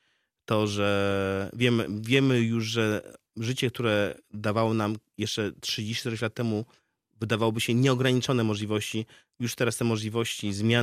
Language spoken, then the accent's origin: Polish; Białystok, Podlaskie Voivodeship, Poland; now in Warsaw, Poland; całe dorosłe życie mieszkam w Warszawie, to zawsze przedstawiam się jako, mówię o sobie, że jestem białostoczaninem mieszkającym w Warszawie i tak już będzie do końca życia.